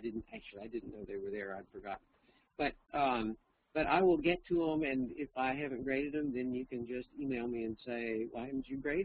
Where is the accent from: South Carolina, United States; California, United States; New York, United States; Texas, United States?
Texas, United States; accent: Texas; my Texas accent is too thick